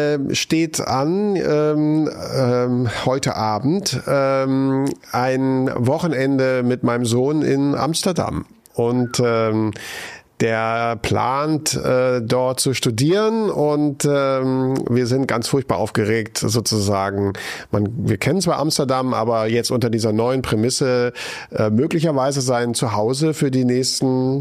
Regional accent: Bremen, Germany; born there; in meinem Geburtsort in Bremen gegründet.

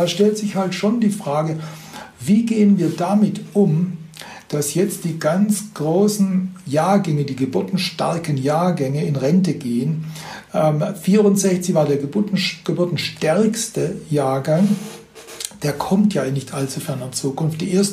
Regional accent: Baden-Württemberg, Germany; Ich komme ja aus dem Schwäbischen, also das Prinzip der schwäbischen Hausfrau ist mir nicht fremd. Mit dem bin ich aufgewachsen als Kind.

